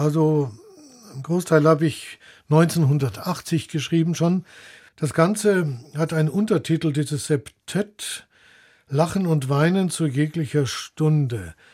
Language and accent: German; Regensburg, Bavaria, Germany; also born or lived in Breslau, Poland; Aufgewachsen bin ich in Regensburg, weil ich bin in Breslau geboren, 43.